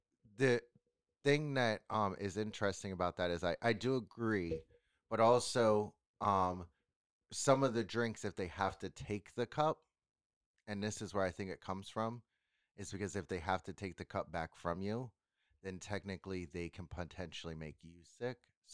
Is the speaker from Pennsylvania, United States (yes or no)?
yes; Pennsylvania, United States; I'm from Pennsylvania.